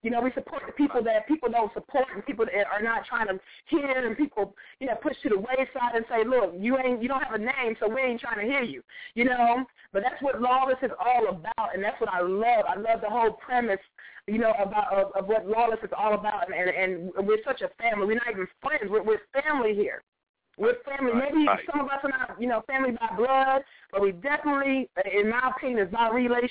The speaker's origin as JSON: {"language": "English", "region": "North Carolina", "country": "United States", "said": "But you know, I'm straight from Carolina. I'm straight from North Carolina, and you know that's what it is."}